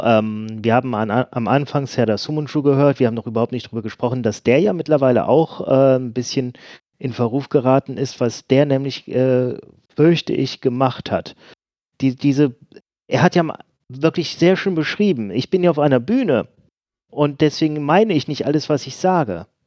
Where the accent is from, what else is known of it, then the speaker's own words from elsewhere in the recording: Northern Germany, Germany; ich bin auch aufgewachsen mit in dem Umfeld, wo ich aufgewachsen bin, auf dem norddeutschen Dorf.